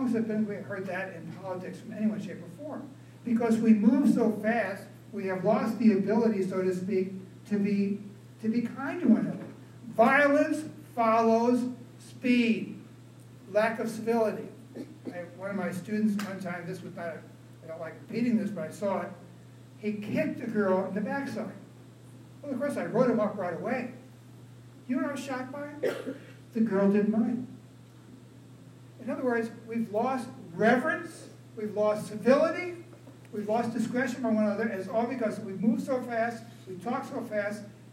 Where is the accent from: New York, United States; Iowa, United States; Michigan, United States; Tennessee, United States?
New York, United States; New York City; now in Atlanta, United States; Now, I am from New York City originally. I'm used to rude people. It's a natural way of intercourse in New York City.